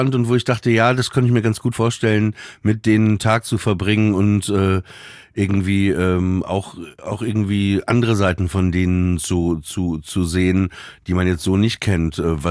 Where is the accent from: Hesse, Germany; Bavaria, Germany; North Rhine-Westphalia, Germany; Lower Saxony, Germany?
Lower Saxony, Germany; Papenburg; ich komme aus Papenburg im Emsland.